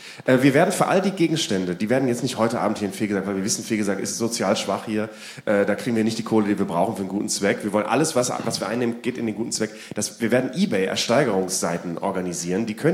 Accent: Vegesack, Bremen, Germany; Wir sind heute live im Gustav Heinemann Bürgerhaus in Fegesack, in meiner Heimat.

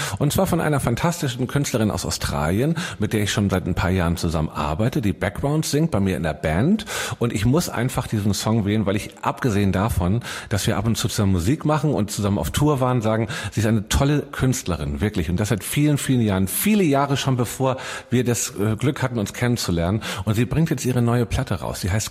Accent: Hamburg, Germany; Ich rede manchmal schlecht über Hamburg, weil es meine Heimat nicht so liebe und man diese Veränderungen mich stören.

